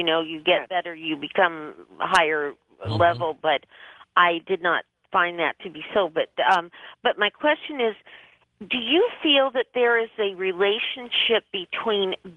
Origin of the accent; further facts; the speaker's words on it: Berkeley, California, United States; I'm from Berkeley, and it has been a joy to listen.